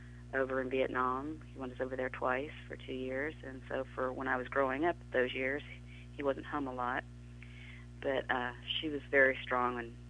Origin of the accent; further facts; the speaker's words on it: Key West, Florida, United States; born there; I was born in Key West, Florida on October 2nd of 1958.